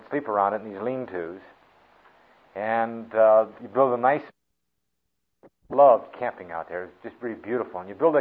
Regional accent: California, United States; And I speak as a Californian. I was born and raised out there, and lived the majority of my life out there.

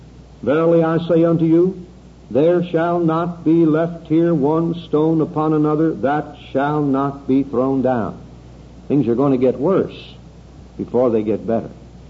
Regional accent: United States; born there; I am an American, born an American. Thank God for America.

